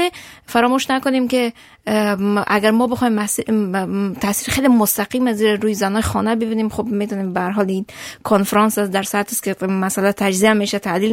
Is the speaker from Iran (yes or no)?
no; Herat, Afghanistan; از افغانستان آمدم، از هرات آمدم.